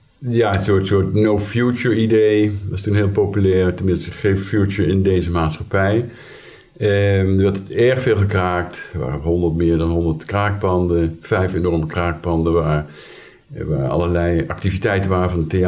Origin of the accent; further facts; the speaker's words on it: Elst, Gelderland, Netherlands; Ik kom uit Elst, ik heb leraaropleiding gedaan, maar die niet afgemaakt.